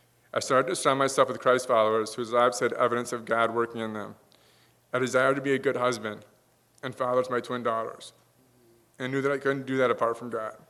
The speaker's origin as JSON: {"language": "English", "town": "Oregon", "region": "Wisconsin", "country": "United States", "tie": "born or raised there", "said": "I grew up in Oregon, Wisconsin, not too far from this church."}